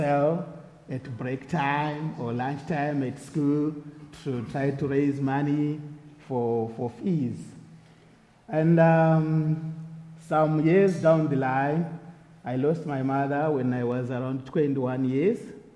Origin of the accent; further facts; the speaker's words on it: Harare, Zimbabwe; I'm from Harare, Zimbabwe.